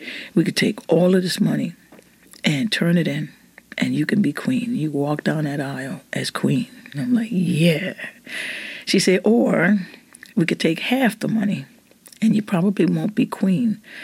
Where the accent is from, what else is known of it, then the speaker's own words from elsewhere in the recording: New Orleans, Louisiana, United States; I grew up in the Treme, and, yeah, a lot of people are familiar with that neighborhood because of the TV series, and I grew up in the house that I was christened in, actually.